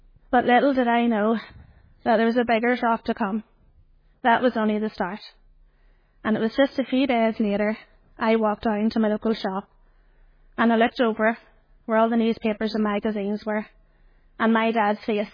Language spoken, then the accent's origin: English; Donnacona, Quebec, Canada; So I was born in May 1985. I'm the youngest of five children, and we lived in the village of Donnacona.